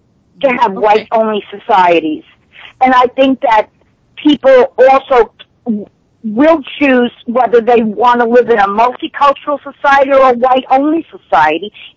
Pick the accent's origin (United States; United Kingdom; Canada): United States; New York; I'm from New York, but I have a Florida area code.